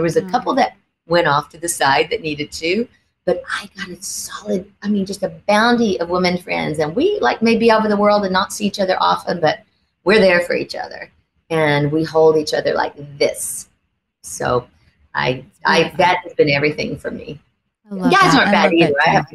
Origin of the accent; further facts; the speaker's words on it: the South, United States; I grew up in the South, so I have a huge faith in God.